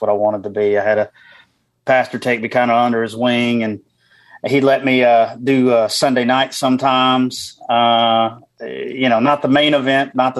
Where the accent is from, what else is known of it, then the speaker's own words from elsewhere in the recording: Birmingham, Alabama, United States; And I did an open mic night, which is my hometown, Birmingham, Alabama.